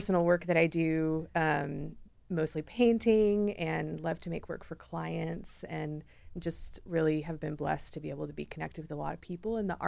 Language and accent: English; Scotland, United Kingdom; we grew up in Scotland. I have two siblings. My parents were there because of oil.